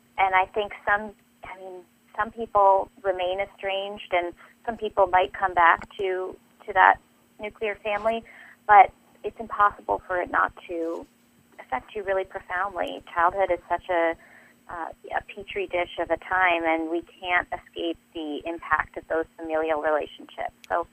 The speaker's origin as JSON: {"language": "English", "town": "San Francisco", "region": "California", "country": "United States", "said": "I never pictured myself moving to the Midwest. I'm from San Francisco, and now I call myself a born-again Midwesterner because I really love it here"}